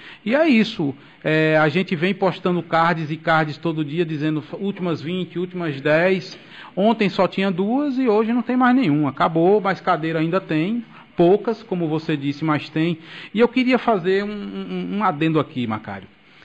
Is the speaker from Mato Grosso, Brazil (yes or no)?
no; Campo Formoso, Bahia, Brazil; E Campo Formoso, eu digo porque é a minha cidade, que aqui eu sou brasileiro